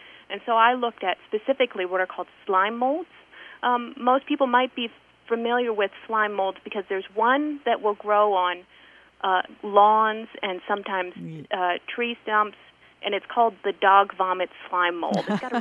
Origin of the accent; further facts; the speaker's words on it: Atlantic, Iowa, United States; Well, so I grew up in Atlantic, and I went to AHS and graduated there